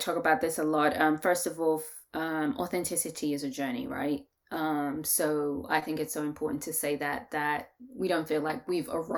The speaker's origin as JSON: {"language": "English", "region": "London", "country": "United Kingdom", "tie": "born or raised there", "lives_now": "Georgia, United States", "said": "I am from London, born and raised."}